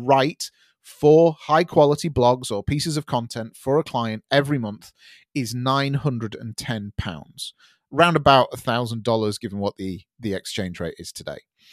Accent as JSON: {"language": "English", "country": "United Kingdom", "said": "I'm very British like that."}